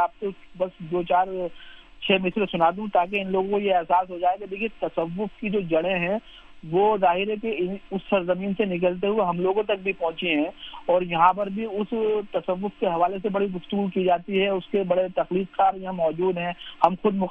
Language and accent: Urdu; Sambhal, Uttar Pradesh, India; مجھے فخر اس بات پر ہے کہ میرا تعلق سنبھل سے ہے